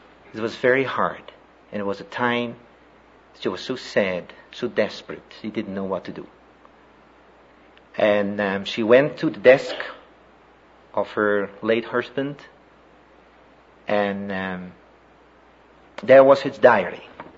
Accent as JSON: {"language": "English", "country": "Netherlands", "second_language": "English", "said": "Well, I come from the Netherlands."}